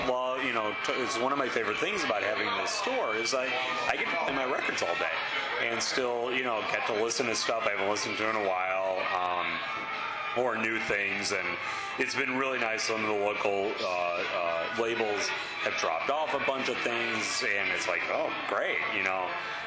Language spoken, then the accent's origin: English; Chicago, Illinois, United States; also born or lived in New York; Yeah, born and bred in Chicago. Went to college in New York and lived there for a little bit, and then moved back.